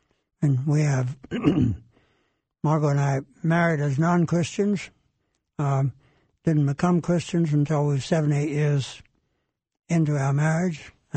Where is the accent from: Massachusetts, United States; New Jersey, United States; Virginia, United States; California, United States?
Virginia, United States; Well, we grew up in Virginia, 20 miles apart